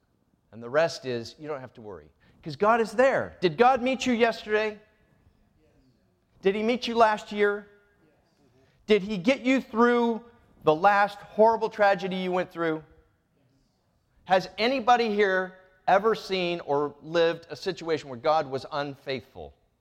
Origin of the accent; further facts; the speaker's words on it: Puebla, Mexico; I'm a young guy that I was raised in missionary school. I grew up in Puebla, Mexico, down in central Mexico.